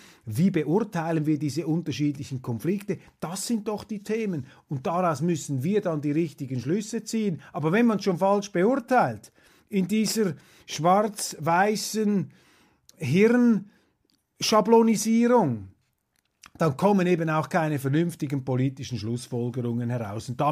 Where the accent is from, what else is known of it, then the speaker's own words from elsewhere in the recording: Switzerland; Wir sind Schweizer.